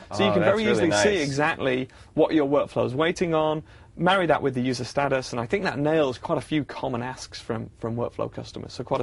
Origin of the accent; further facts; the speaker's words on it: United Kingdom; I'm a Brit, so I read British news.